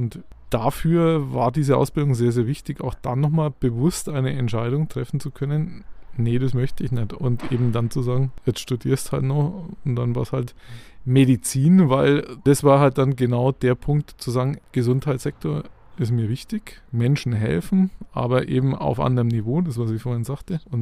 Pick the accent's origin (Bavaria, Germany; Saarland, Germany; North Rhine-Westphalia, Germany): Bavaria, Germany; Kulmbach; now in Fürth, Germany; Nein, ich komme aus Kulmbach eigentlich.